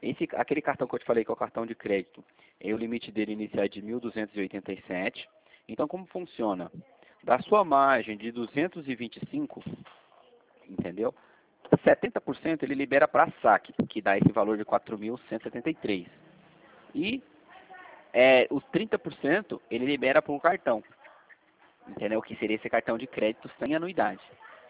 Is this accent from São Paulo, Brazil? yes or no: yes; São José dos Campos, São Paulo, Brazil; E eu que estou falando com você, eu sou aqui de São José dos Campos.